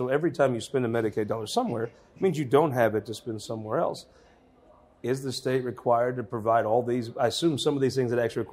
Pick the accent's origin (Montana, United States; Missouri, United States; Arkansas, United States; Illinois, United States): Missouri, United States; But we're from Southern Missouri.